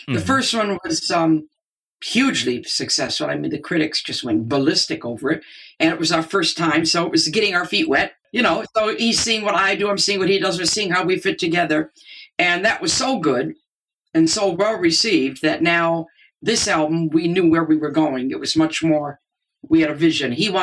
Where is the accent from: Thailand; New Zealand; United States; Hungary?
United States; now in England, United Kingdom; I mean, I've been here since 1971. I'm always going to be the American in England.